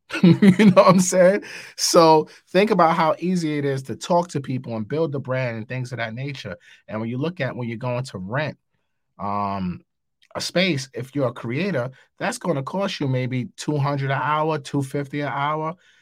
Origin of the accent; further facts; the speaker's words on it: New York City, New York, United States; Ah, man, I think New York City is one of these interesting markets. I'm from New York. I live in New York.